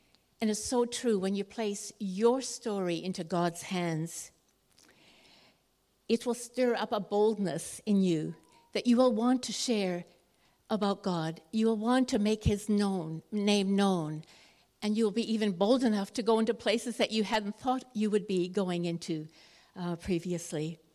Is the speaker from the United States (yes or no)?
no; British Columbia, Canada; I grew up in Canada and in British Columbia near Vancouver